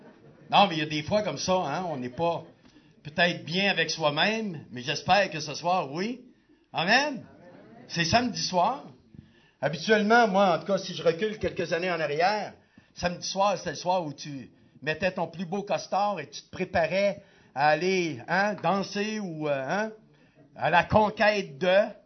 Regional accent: Quebec, Canada; mon épouse et moi, nous venons de la province de Québec, qui à elle seule, on m'a dit qu'elle était 50 fois plus grande que la Suisse. Juste la province de Québec. Et on n'est que 7 millions d'habitants dans cette grande province de Québec. Et nous, les Québécois

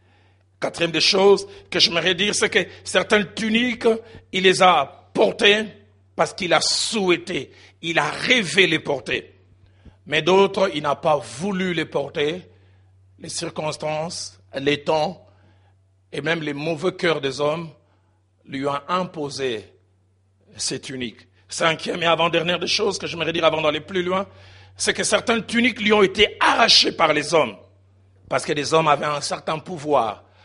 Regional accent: Kinshasa, DR Congo; Chez moi, à Kinshasa, on dit, non, ça m'oui.

